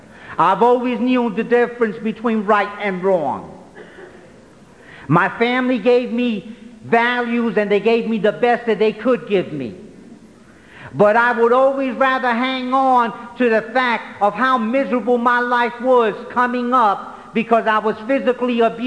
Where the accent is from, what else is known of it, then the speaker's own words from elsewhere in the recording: New York City, New York, United States; And for this addict, growing up in New York City, in Brooklyn, in a housing project, it was never about hugs, it was always about drugs.